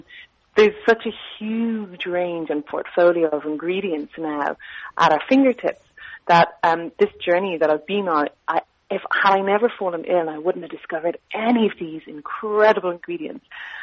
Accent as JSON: {"language": "English", "country": "Ireland", "said": "I'm from Ireland. I'm sure your listeners have guessed the accent by now."}